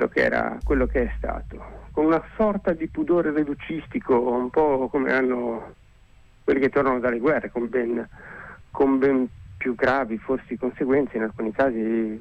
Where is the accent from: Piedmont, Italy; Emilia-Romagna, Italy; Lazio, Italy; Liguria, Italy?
Liguria, Italy; Genoa; sono stato contattato nei mesi scorsi in quanto genovese